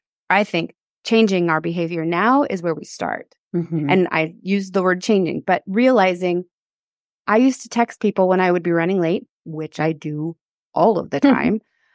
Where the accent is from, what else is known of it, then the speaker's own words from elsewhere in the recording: California, United States; now in New York, United States; I moved to New York. I grew up in California and moved to New York.